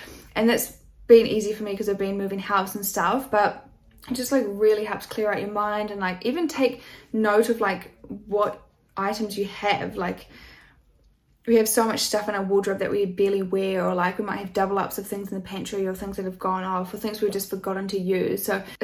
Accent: New Zealand; moved away; and then I couldn't get government support because I'm from New Zealand.

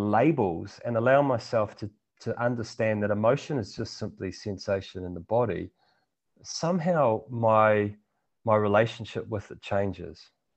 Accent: New Zealand; as a Kiwi male, you know, it almost wasn't actually appropriate to come out and say, I'm angry, I'm sad, or I'm happy.

